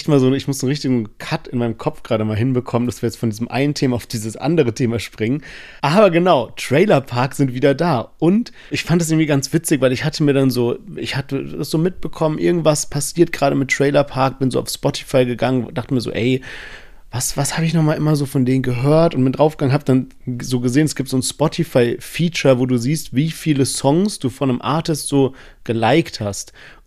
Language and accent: German; Heidelberg, Baden-Württemberg, Germany; wir hatten manchmal so als Heidelberger Beef mit den Mannheimern